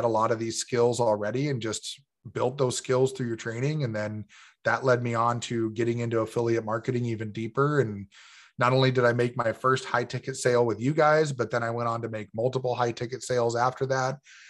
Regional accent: California, United States; moved away as an adult; now in North Dakota, United States; I grew up on the West Coast in the US here. I grew up in California and moved out to North Dakota when I graduated high school.

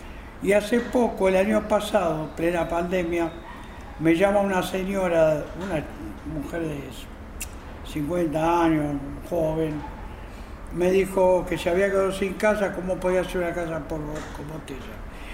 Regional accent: Mataderos, Buenos Aires, Argentina; born there; No, yo nací en Mataderos. Ajá. Y vivo en la Ribera hace 60 años.

